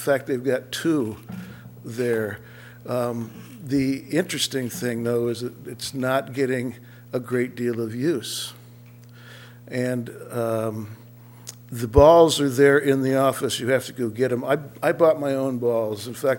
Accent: California, United States; I'm from the South Bay. My kids all went to Morro Bay High. I have the hat, but I don't live here.

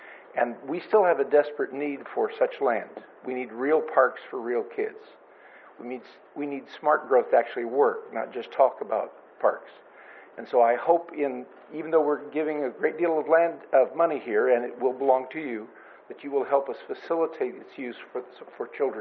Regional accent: Nipomo, California, United States; I'm from Napomo.

